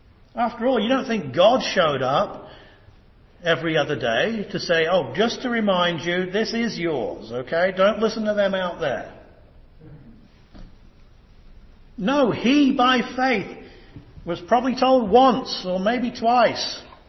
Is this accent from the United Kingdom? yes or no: yes; United Kingdom; I'm a Brit.